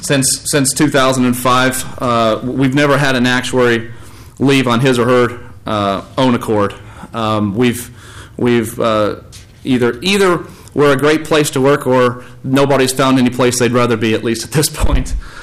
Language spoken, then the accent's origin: English; Florida, United States; whether it be in Louisiana or Florida, my home state. I'm actually located in Fort Myers, Florida, in the southwest part of Florida by Naples.